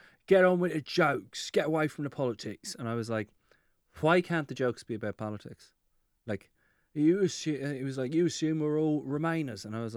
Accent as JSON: {"language": "English", "country": "Ireland", "said": "I do feel a responsibility, not to them, but to us as Irish people in this mess, right?"}